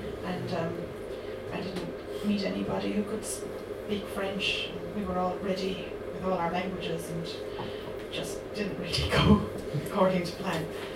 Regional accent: Munster, Ireland; I'm from Kerry. Please don't hold that against me.

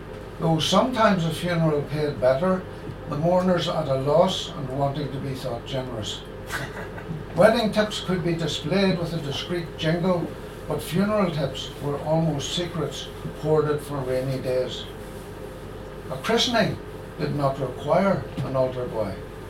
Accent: Northern Ireland, United Kingdom; I grew up in County Fermanagh, which is about 100 miles from Belfast on one side and 100 miles from Dublin on the other.

